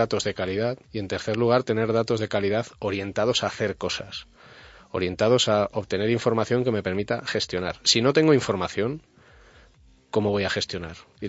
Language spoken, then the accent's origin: Spanish; Aragon, Spain; O sea, yo soy aragonés y no tengo por costumbre mentir.